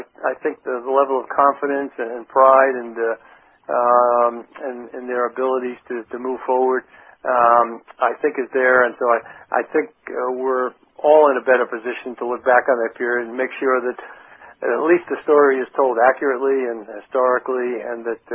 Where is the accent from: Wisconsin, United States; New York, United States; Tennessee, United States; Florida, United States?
New York, United States; even when I grew up in the Bronx in an Irish neighborhood